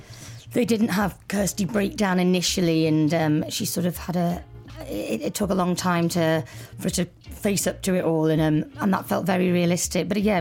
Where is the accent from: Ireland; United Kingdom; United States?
United Kingdom; Liverpool, North West England; Oh, God, well, I'm from the North Liverpool and I was brought up on